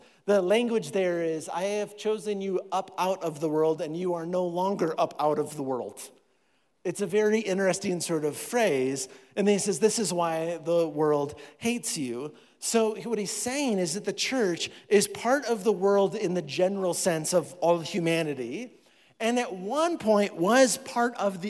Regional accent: Iowa, United States; now in Colorado, United States; could we just like fudge the lines a little bit and say I'm from Minnesota, but I'm from Iowa. But I'm not of there anymore. I'm of Colorado now.

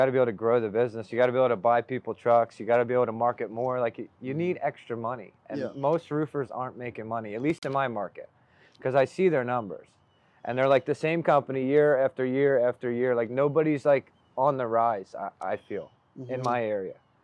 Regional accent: Philadelphia, Pennsylvania, United States; moved away as an adult; now in Florida, United States; It's crazy because I'm from Philly where actually used to get cold, but I've been in Florida 8 years now, so I can't.

